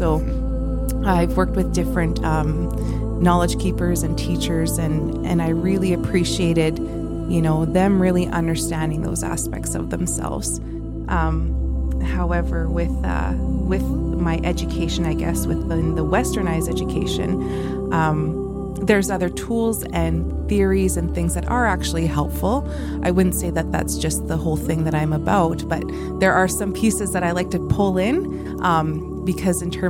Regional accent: Saskatchewan, Canada; I'm from Paipop First Nation. My mother's from the Métis community in Librette

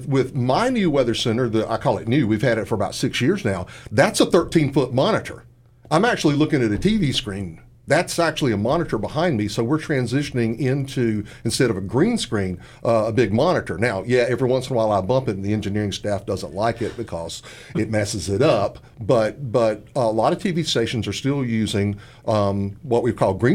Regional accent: Dunn, United States; I mean, in my early days growing up in Dunn, the people that were doing weather were weather people.

